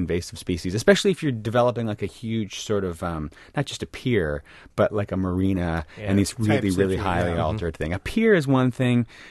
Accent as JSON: {"language": "English", "region": "Wisconsin", "country": "United States", "tie": "born or raised there", "said": "I grew up on Lake Winnebago, so I'm, Wisconsin."}